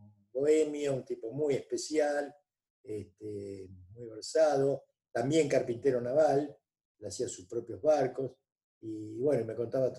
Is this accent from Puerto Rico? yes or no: no; Argentina; yo soy argentino, mi papá es argentino